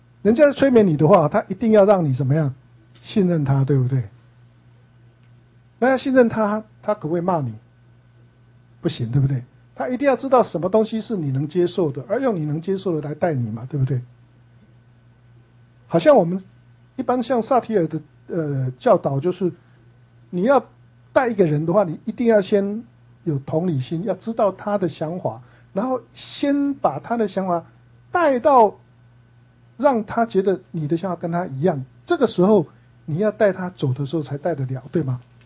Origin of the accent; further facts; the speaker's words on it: Taiwan; 像我们台湾人就是台湾国语，对不对？